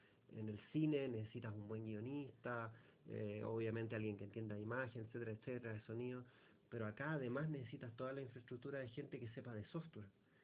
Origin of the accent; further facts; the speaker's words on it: Chile; Entonces nosotros como chilenos lo que más podemos hacer es apoyarnos.